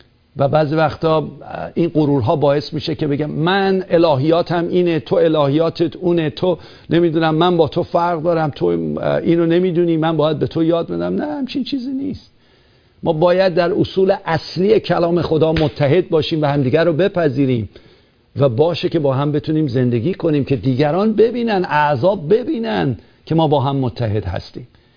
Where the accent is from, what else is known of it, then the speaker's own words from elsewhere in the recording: Iran; moved away; من و شمایی که از ایران اومدیم